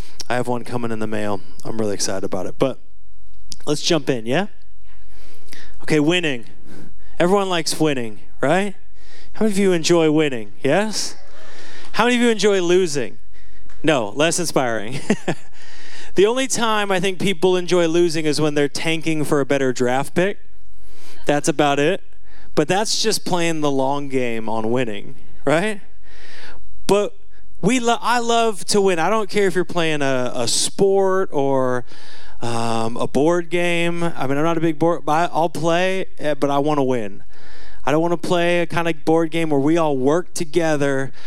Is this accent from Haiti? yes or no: no; Seattle, Washington, United States; where I grew up in Seattle, standing in the rain